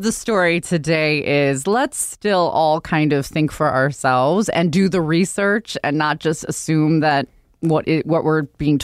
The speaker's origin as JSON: {"language": "English", "town": "Buffalo", "region": "New York", "country": "United States", "tie": "born or raised there", "said": "I grew up in Buffalo, so I'm kind of your neighbor, Buffalo, New York. We're sort of a little bit. I have a little bit of the accent that I've worked"}